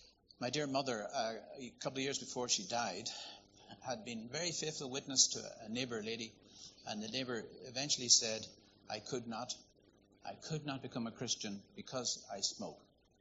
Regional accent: Northern Ireland, United Kingdom; In the country I come from, I was born in Northern Ireland.

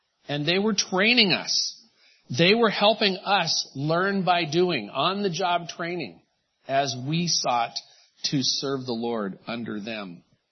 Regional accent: San Leandro, California, United States; When I grew up in San Leandro, long ago, San Leandro was pretty, homogenous in terms of race, ethnicity, nationalities. Wasn't very mixed.

